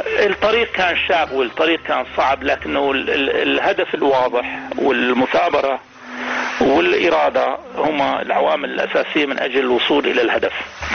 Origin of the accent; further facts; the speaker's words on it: Iraq; now in Sweden; أنا منذ صغري بالعراق